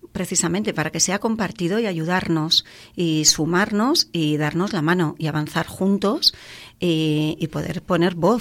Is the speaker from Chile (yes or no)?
no; Limpias, Cantabria, Spain; empezar en mi pueblo de origen, en el Parador, en Limpias.